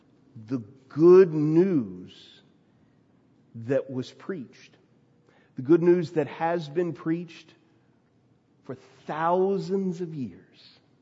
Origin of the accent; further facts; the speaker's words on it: United States; I grew up in the Smoky Mountains, and you've probably seen signs like this all over the Smoky Mountains if you've visited there before.